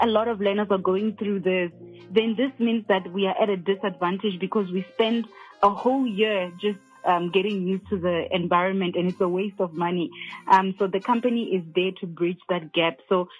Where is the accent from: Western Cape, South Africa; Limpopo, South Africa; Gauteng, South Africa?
Limpopo, South Africa; Shayandima; born there; I was born in Limpopo, a small town called Shayandima.